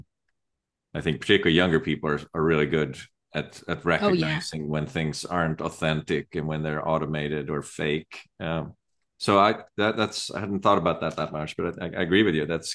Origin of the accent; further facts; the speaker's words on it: Sweden; English is a second language; now in United States; I grew up in Sweden, and when I moved here in the to the States